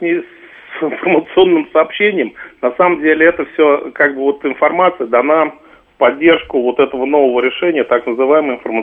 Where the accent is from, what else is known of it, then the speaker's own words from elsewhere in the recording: Moscow, Russia; Я в Москве родился, в Москве живу